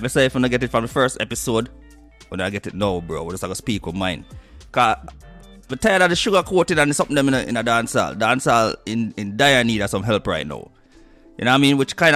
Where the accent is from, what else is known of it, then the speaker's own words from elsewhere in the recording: Jamaica; I'm Jamaican as well, so I feel like I'm reserved the right for say that, yo.